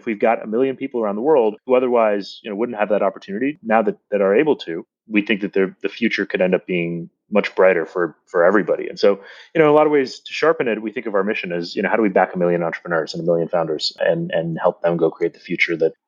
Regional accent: India; born there; So I was born in India.

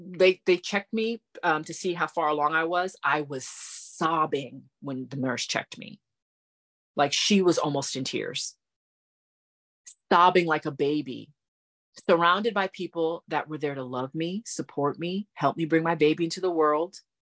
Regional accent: Florida, United States; also born or lived in Massachusetts; He was a business owner in Florida, because I was born in Massachusetts, but I was raised in Florida.

